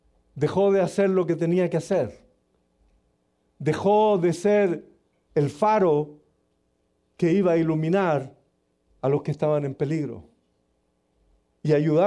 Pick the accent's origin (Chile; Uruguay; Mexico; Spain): Chile; En mi país tenemos, en Chile tenemos un porcentaje grandísimo de evangélicos.